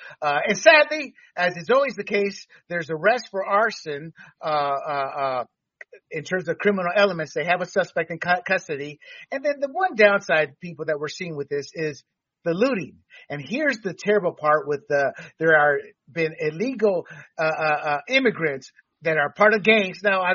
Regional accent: California, United States; as a Californian, all three of us, we've dealt with this for decades.

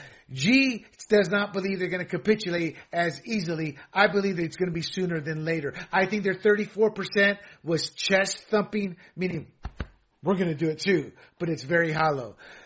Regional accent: United States; accent: American; like my freaking cousins have towards my American accent now.

